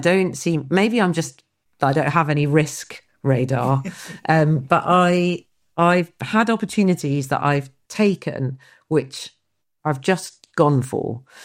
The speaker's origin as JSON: {"language": "English", "town": "Wirral", "region": "North West England", "country": "United Kingdom", "tie": "born or raised there", "said": "And then I think I grew up on the Wirral."}